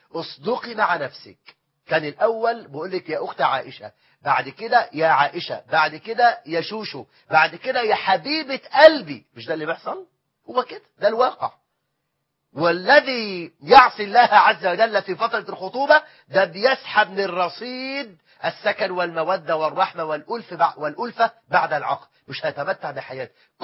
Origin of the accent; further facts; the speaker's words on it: Egypt; كل التعليم عندنا في مصر تعليم سيء للغاية